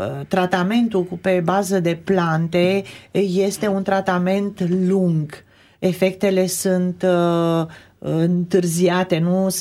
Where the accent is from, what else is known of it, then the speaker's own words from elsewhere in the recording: Transylvania, Romania; Eu sunt din Ardeal și în Ardeal se folosește foarte mult tarhon.